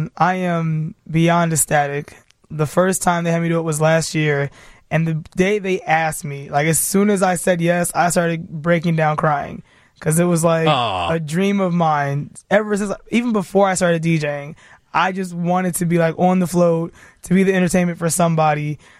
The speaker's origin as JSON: {"language": "English", "town": "Chicago", "region": "Illinois", "country": "United States", "tie": "born or raised there", "lives_now": "Crete, United States", "said": "I am from Chicago."}